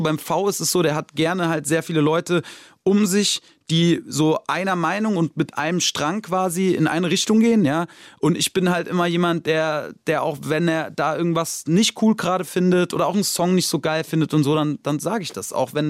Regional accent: Germany; Und ich bin ja Deutscher so und ja, keine Ahnung.

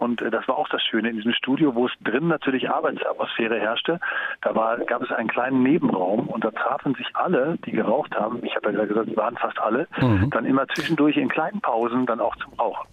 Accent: Dortmund, North Rhine-Westphalia, Germany; weil ich ja als Dortmunder auch den BVB immer die Daumen gedrückt habe.

